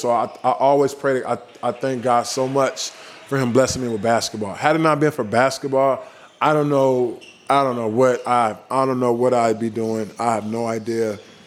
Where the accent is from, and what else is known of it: San Francisco, California, United States; born or raised there